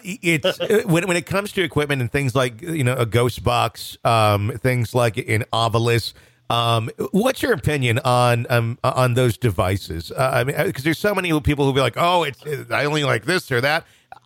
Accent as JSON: {"language": "English", "region": "Wisconsin", "country": "United States", "tie": "born or raised there", "said": "I was visiting my hometown cemetery in Wisconsin."}